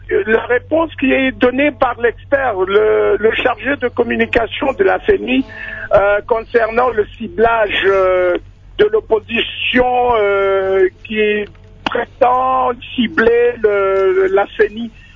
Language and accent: French; DR Congo; nous, en tant que Congolais